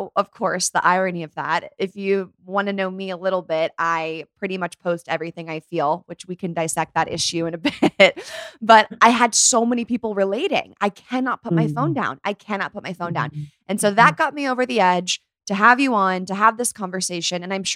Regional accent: California, United States; So I grew up right near Palo Alto. So I used to go to the Stanford volleyball games and the Stanford Mall.

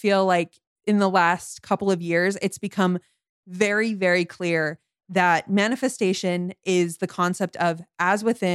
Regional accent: United States; born there; I was born in America, white, middle-class family, no disability, anything like that.

